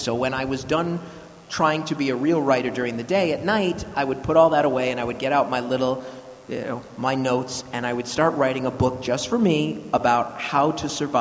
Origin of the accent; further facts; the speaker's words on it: United States; because I'm an American and we are what's called an isolationist people.